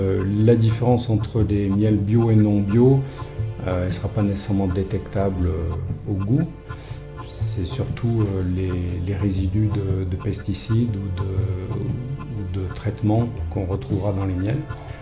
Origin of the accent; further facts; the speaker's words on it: Auvergne-Rhône-Alpes, France; also born or lived in United States; J'ai travaillé plus de 20 ans aux États-Unis et je suis rentré au pays puisque je suis originaire de la Tarentaise.